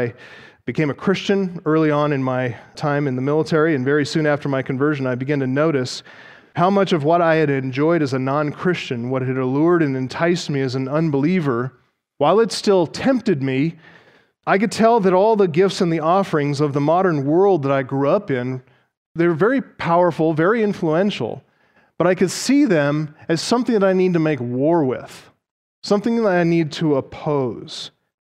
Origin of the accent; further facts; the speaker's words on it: Colorado, United States; returned home to attend the church that I was raised in here in Colorado